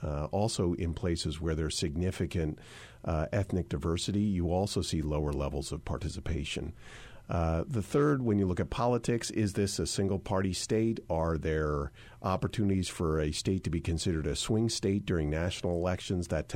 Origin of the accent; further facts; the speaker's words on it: California, United States; And I say this as a Californian who understands that even in local races, these are significant turnouts.